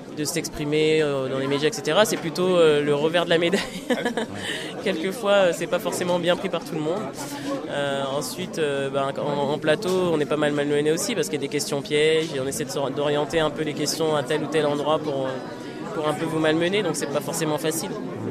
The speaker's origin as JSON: {"language": "French", "region": "Île-de-France", "country": "France", "said": "Moi, je suis de Seine-et-Marne."}